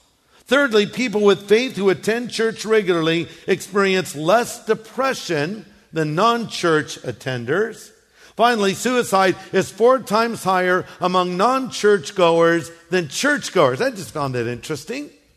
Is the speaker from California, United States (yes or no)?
yes; California, United States; See, because I'm from Orange County. I was born here, raised here.